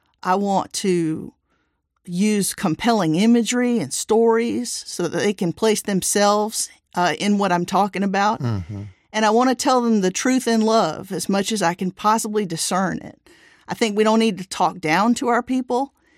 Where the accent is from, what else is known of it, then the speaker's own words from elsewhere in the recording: the South, United States; I come from the South, where we tell stories as parts of the toolbox that we bring to the table.